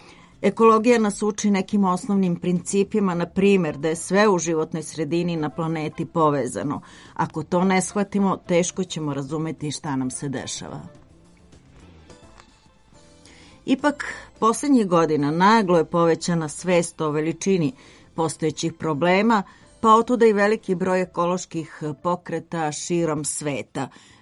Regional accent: Belgrade, Serbia; Kod nas, u Srbiji, u Beogradu

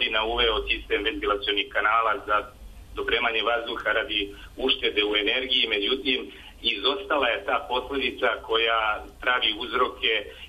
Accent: Serbia; kod nas u Srbiji postoje zakoni

